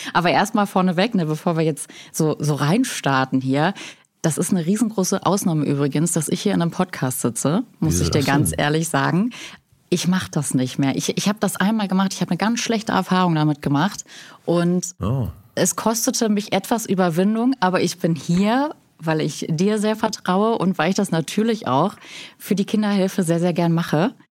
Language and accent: German; Cottbus, Brandenburg, Germany; bei uns in Cottbus, komme aus Cottbus, bin dort aufgewachsen